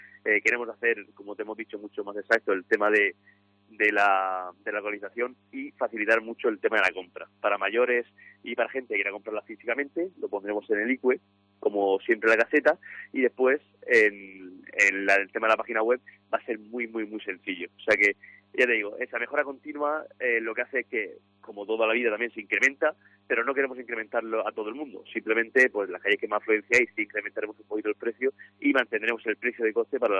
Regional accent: Cartagena, Region of Murcia, Spain; somos gente aquí de Cartagena

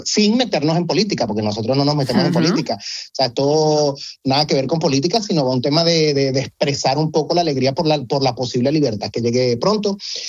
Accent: Venezuela; somos venezolanos

